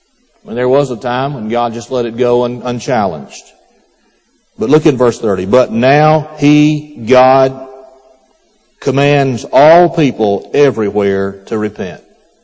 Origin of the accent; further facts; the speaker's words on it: United States; I'm just an American, 20th century, second half of the 20th century.